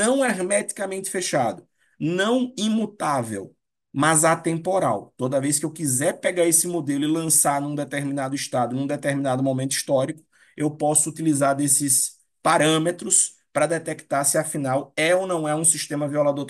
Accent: Brazil; Obviamente, sendo brasileiro, me trouxe também, veio a curiosidade, na verdade, de me aprofundar no sistema da ditadura militar do Brasil

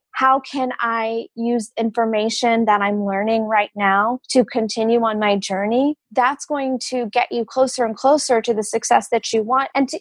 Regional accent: Midwest, United States; I think passion for perseverance comes from growing up in the Midwest. I think people in the Midwest understand that you get great results by working hard.

